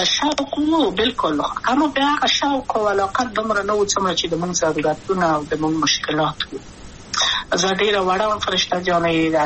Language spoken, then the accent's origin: Pashto; Kabul, Afghanistan; also born or lived in Wardak; زه خو اصلا د وردګو ولایت یم، د پلار مې د وردګو ولایت ته خلیګنسس کې دلې د کابل په تختپل سیمه کې یم، او لویا شویم کابل کې هم مکتب می دولسم په کابل